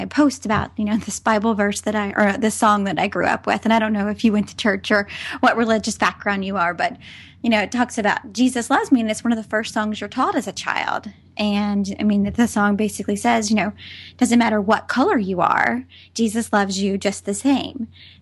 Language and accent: English; the South, United States; now in California, United States; I grew up in the South and now I live in California, which is, you know, a blue state.